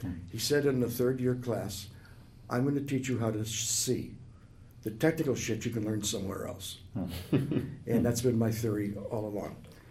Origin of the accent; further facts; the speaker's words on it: Chicago, Illinois, United States; Oh, I'm sorry, yes. Uh-huh. Born and raised in Chicago.